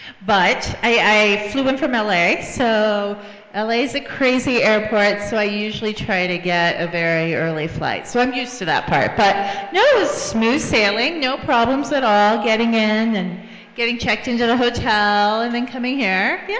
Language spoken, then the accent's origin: English; Japan; moved away; I grew up in Japan.